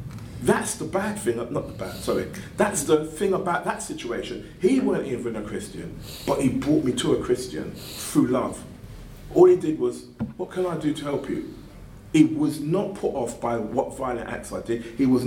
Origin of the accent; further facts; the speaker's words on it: England, United Kingdom; I'm from England and I'm alone. So it's, you know, I'm going to my homeland